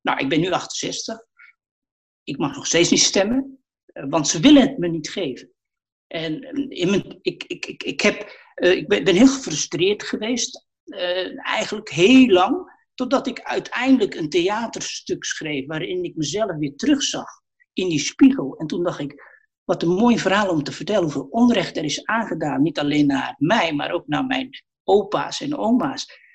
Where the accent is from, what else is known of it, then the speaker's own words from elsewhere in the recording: Gelderland, Netherlands; ik ben opgegroeid in het kamp. En in 1963 zijn we uit de Bruinhorst vertrokken.